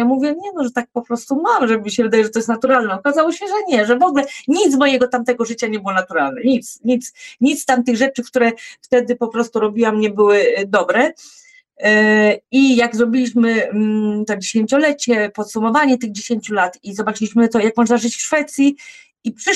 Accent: Legnica, Lower Silesian Voivodeship, Poland; moved away as an adult; pochodzę z Legnicy, z Dolnego Śląska, pracowałam też w Warszawie, pracowałam we Wrocławiu, ale mieszkałam w Legnicy

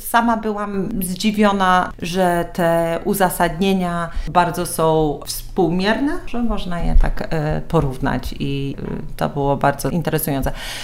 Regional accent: Warsaw, Masovian Voivodeship, Poland; więc chyba nawet mogę mówić, że jestem warszawianką, taką formalnie. Wiem, że są tam pewne kryteria do spełnienia, by właśnie tak na siebie mówić, natomiast wszyscy moi dziadkowie, pradziadkowie, babcie, mamy, wszyscy pochodzą z Warszawy

